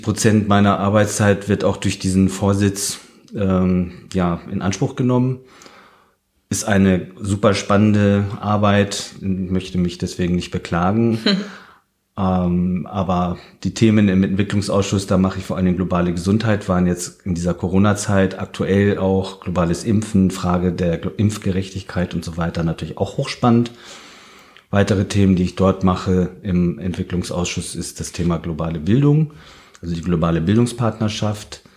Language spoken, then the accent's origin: German; Namibia; moved away as an adult; now in Germany; Ich bin in Namibia geboren und aufgewachsen. Ich bin erst mit 21 Jahren nach Deutschland gekommen, habe also nach der Schule in Namibia in Südafrika erst angefangen zu studieren.